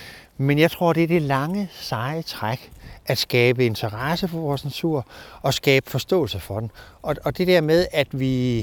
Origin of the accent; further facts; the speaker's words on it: Central Denmark Region, Denmark; Jeg kommer fra Vestjylland. Der boede fordelingen af menneskerne helt anderledes.